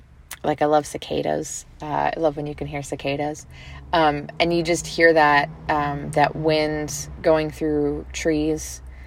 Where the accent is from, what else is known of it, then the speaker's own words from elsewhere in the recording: Midwest, United States; I'm from the Midwest, so that's how I say it, but I know some people say, coupon.